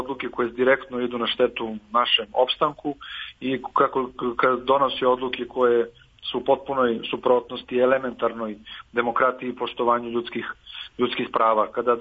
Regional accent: Kosovo; Važno je da pre svega mi kao kosovski Srbi budemo jedinstveni i složni oko toga

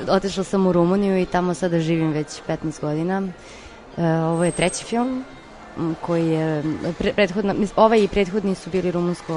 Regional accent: Kladovo, Southern and Eastern Serbia, Serbia; moved away; ja sam otišla iz Kladova pre više od 15 godina, znači mislim da ima 18 već.

